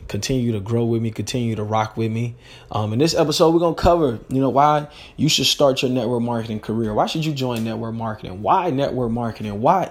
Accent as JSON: {"language": "English", "country": "United States", "said": "I'm from the States, U.S., United States."}